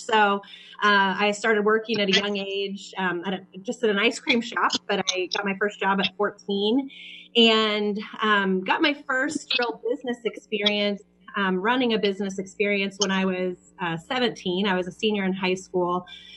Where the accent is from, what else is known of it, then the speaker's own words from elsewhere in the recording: Kansas, United States; also born or lived in Dallas; now in Kansas City, United States; So I'm from Kansas. I'm from a small town in Kansas, but I made my way back to Kansas City via Dallas, via K-State and Dallas, and then back to Kansas City.